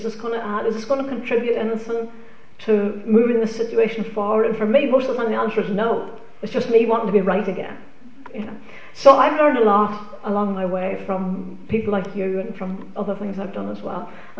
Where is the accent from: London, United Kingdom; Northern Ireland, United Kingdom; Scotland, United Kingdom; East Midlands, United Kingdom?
Northern Ireland, United Kingdom; I grew up in Northern Ireland